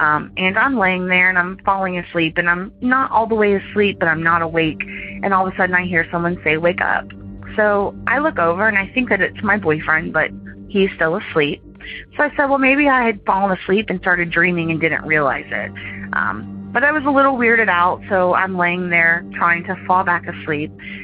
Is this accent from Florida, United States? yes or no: yes; Jacksonville, Florida, United States; Hi, guys. … I'm from Jacksonville, Florida.